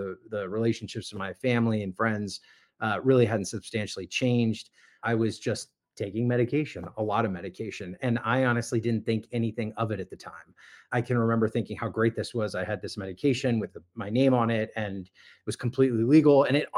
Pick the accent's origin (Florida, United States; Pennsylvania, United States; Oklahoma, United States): Florida, United States; Miami; now in Las Vegas, United States; I grew up in Miami, Florida. I'm a native Floridian. I now live in Las Vegas.